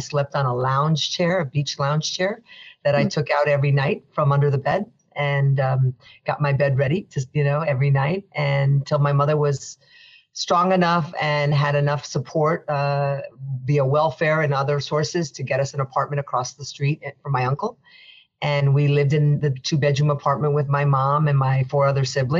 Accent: Union City, New Jersey, United States; I grew up primarily in Union City, New Jersey, under circumstances that were not, I suppose one would say not ideal, but for me, my experiences helped shape who I am.

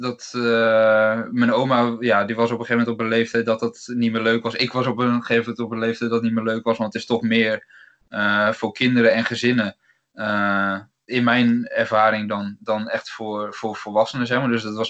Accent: Friesland, Netherlands; also born or lived in Utrecht; mijn familie komt wel allemaal uit Rotterdam, dus ik ben geboren in Utrecht, toen heel snel naar Friesland gegaan. Maar mijn familie bestaat eigenlijk volledig uit Rotterdammers of mensen uit de buurt van Rotterdam.

